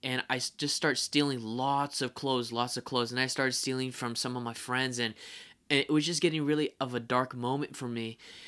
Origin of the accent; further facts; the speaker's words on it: California, United States; I'm 30 years old. I'm from California.